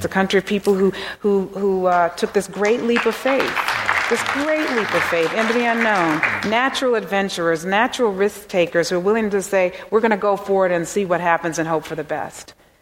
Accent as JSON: {"language": "English", "town": "Washington", "region": "District of Columbia", "country": "United States", "tie": "born or raised there", "said": "change the neighborhood to the one that I grew up in Washington, D.C."}